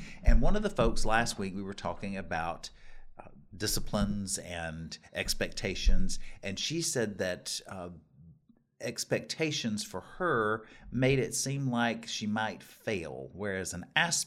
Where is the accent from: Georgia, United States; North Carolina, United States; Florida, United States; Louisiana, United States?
North Carolina, United States; now in Texas, United States; I grew up in North Carolina, and there seem to be more of them there than there are, at least in this part of Texas.